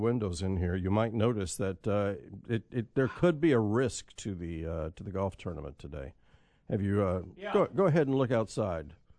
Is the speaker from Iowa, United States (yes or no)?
no; Arkansas, United States; and I grew up in Arkansas. In the backwoods.